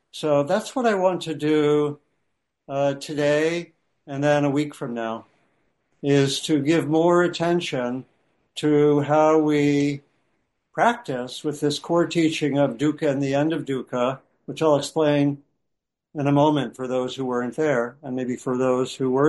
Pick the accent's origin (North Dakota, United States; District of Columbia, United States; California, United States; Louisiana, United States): District of Columbia, United States; Washington; I grew up in the Washington area, DC area, and we would go to New York maybe twice a year to hang out with my grandparents.